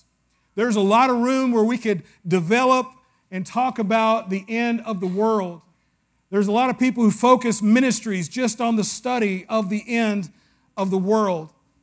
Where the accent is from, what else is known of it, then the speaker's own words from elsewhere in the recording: the South, United States; I grew up in the South and I got drugged to church